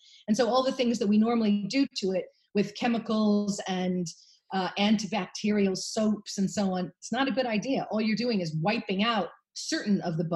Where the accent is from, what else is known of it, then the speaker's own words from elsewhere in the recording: San Francisco, California, United States; accent: American; now in Wales, United Kingdom; So I came from San Francisco originally, thus the American accent. I was a city girl, basically couldn't boil an egg, ended up coming to Wales, falling in love with a Welsh farmer